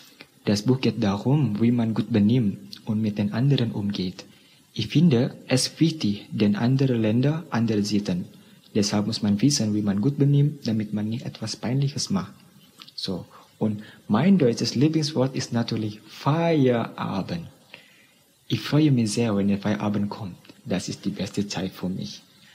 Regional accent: Bandung, West Java, Indonesia; German is a second language; ich komme aus Indonesien. Ich bin im Jahr 1996 geboren und studiere zurzeit Deutsch an der Universitätspolitikern Indonesia. Jetzt arbeite ich Teilzeit als Deutschlehrer in einer Sprachschule in meiner Stadt Bandung.

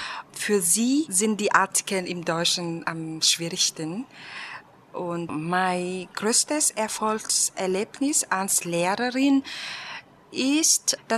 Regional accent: Vietnam; German is a second language; Ich komme aus Vietnam und ich bin 1985 geboren.

